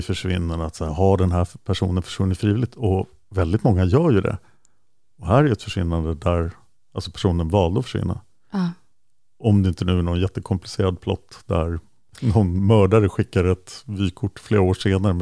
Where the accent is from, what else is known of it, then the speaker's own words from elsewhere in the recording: Delhi, New York, United States; also born or lived in Manhattan, New York; är född år 83 i Manhattan i New York till en svensk mamma och en jamaikansk pappa. När jag var 3-4 år gammal så flyttade vi till Upstate New York och till just Delhi där Shawcross bodde.